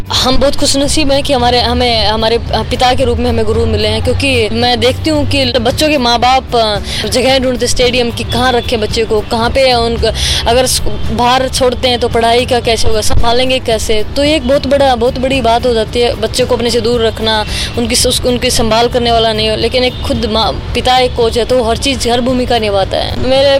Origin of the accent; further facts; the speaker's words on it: Haryana, India; हरियाणा में खासकर लड़का और लड़की में काफ़ी अंतर माना जाता है। और हम एक ऐसे समाज से आते हैं